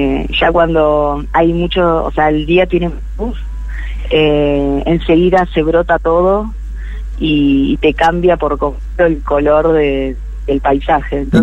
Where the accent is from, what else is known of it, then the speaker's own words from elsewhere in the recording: Buenos Aires, Argentina; moved away as an adult; fuimos bastante beneficiados con una pareja amiga que ya veníamos desde allá, de Bu